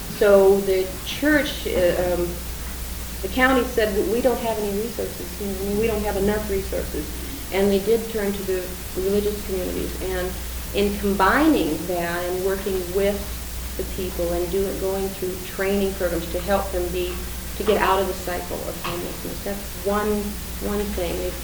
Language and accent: English; Sacramento, California, United States; I'm from Sacramento.